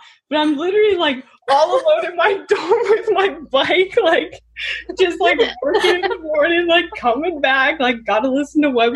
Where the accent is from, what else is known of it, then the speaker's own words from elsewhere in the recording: Atlanta, Georgia, United States; now in Bodega Bay, United States; Yeah, I came from Atlanta. So I live on Bodega Bay